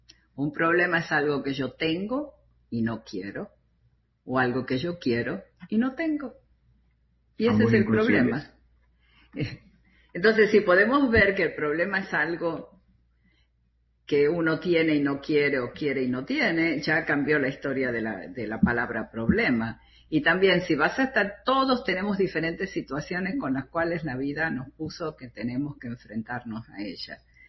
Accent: Argentina; Ah, yo soy argentina.

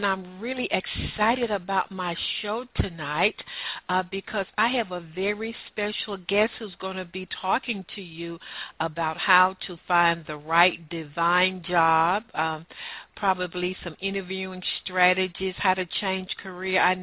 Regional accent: the South, United States; accent: southern; excuse my southern accent, they ain't making no money.

